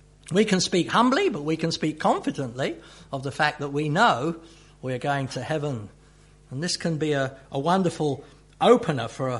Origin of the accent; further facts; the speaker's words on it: Dartford, South East England, United Kingdom; I sometimes have gone down to my hometown of Dartford